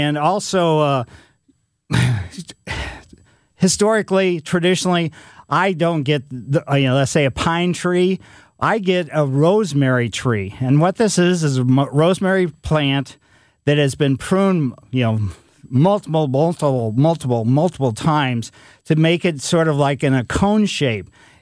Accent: Ellisville, United States; The people across the street when I was growing up in Ellisville on Maple Lane

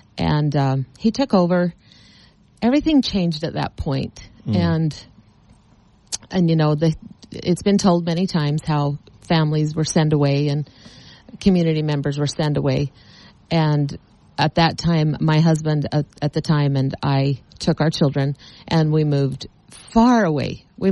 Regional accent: Hildale, Utah, United States; So I was born and raised in Hilldale, Utah.

